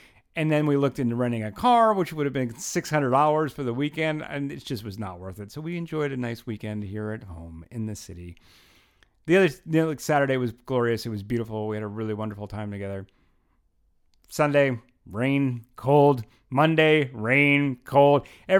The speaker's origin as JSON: {"language": "English", "region": "New York", "country": "United States", "said": "This is the first time in my entire life as a New Yorker that I've actually taken a bicycle onto the train."}